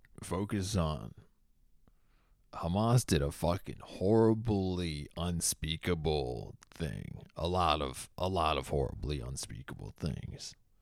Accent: Boston, Massachusetts, United States; I'm from New York now. Yeah. It gets me so fucking pissed off. Not even from New York. I'm from Boston.

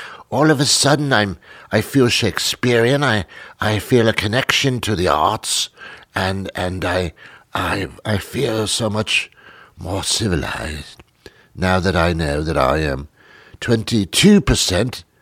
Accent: United States; born there; Now, I was born in the United States, but I think that was a mistake.

